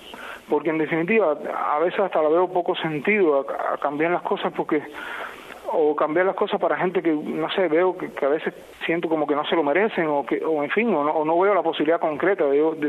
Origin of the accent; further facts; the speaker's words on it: Cuba; yo me siento un cubano normal, no me siento un cubano distinto, simplemente soy un cubano normal como son todos.